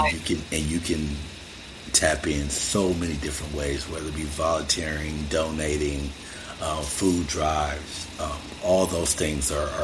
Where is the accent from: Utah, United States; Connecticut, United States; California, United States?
California, United States; Los Angeles; as a kid growing up in L.A., I thought the West Side was a little bit more fortunate than I was growing up in South Central.